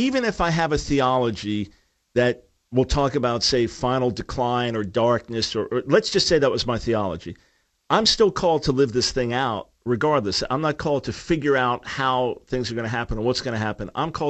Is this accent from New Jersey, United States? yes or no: no; New York, United States; Because hey, man, I'm a New Yorker.